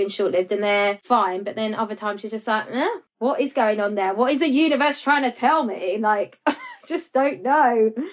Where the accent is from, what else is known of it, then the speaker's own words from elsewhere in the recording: London, United Kingdom; I am just me and I'm just … from Southeast London who, you know, says what she means and means what she says